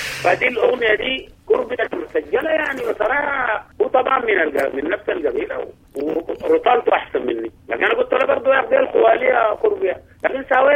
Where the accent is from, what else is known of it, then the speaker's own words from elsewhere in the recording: El Fasher, Darfur, Sudan; أنا ظهرت من الفاشل أمشي أقول أنا من شندي أنا واسر نفسي من شندي لكن أنا ظهرت من الفاشل قلت لهم أنا من دارفور ومن الفاشل